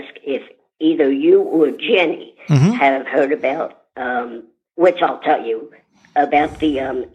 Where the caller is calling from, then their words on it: Warrington, Pennsylvania, United States; It's me again … from Warrington, PA.